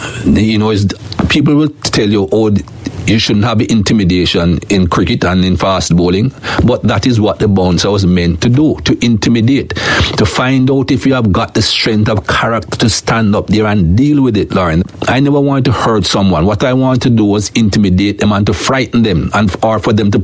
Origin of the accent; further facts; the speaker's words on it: Jamaica; first language Jamaican Patois; English is a second language; English is not my first language. When you're growing up in Jamaica, we speak a lot of patois.